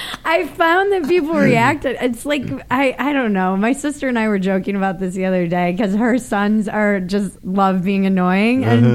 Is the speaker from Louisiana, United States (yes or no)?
no; New York City, New York, United States; born there; I was born in New York City, and then I moved every year and a half. So it's a long story, but basically my family's all in Rhode Island.